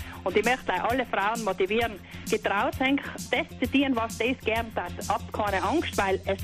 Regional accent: Bavaria, Germany; Ich bin ja Bayerin

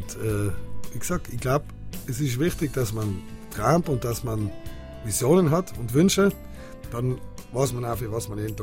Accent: Brixen, Trentino-Alto Adige, Italy; als Brixner, als Südtiroler, als Mensch, der sich Traditionen anschaut, der Bräuche lebt

